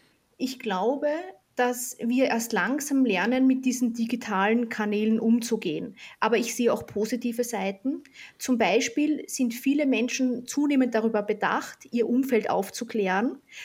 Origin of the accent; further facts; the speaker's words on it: Austria; Ich muss sagen, ich bin ja Österreicherin.